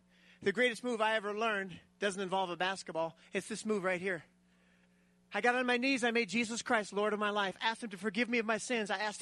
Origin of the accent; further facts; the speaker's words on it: South Dakota, United States; I grew up in South Dakota. I still live there. I grew up in a family of 12 children.